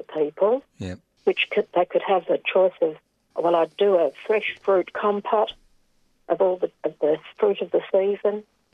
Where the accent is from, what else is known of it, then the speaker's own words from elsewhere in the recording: Mornington, Victoria, Australia; It was a doctor's house when I was growing up in Mornington.